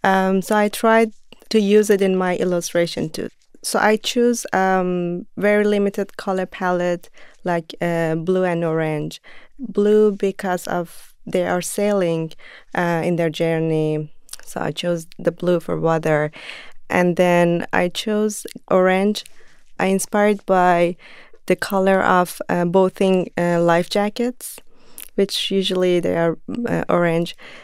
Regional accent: Khorramshahr, Khuzestan, Iran; English is a second language; in those days Iraq attacked my hometown Khorramshahr in Iran

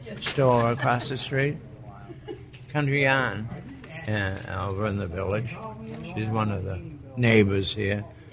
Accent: West Groton, Massachusetts, United States; from West Groton, and I run the little country store in the square.

